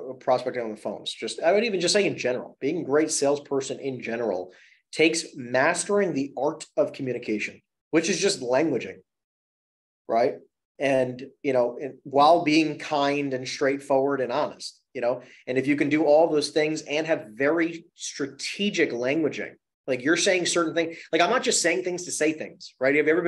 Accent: New Jersey, United States; Because again, I'm from New Jersey, right? New York, New Jersey, we talk really fast.

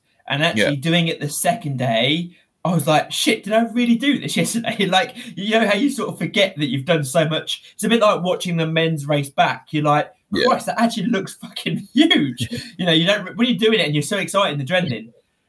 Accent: United Kingdom; because we're British and used to very heavy carries

